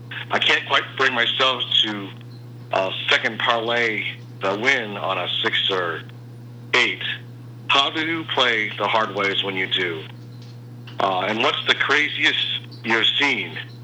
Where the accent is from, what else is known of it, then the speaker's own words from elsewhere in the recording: Utah, United States; I'm from Utah. I'm a new listener.